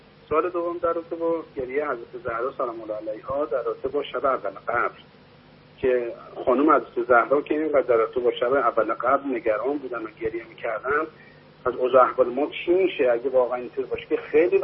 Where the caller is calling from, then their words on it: Tehran, Tehran Province, Iran; از تهران هستم.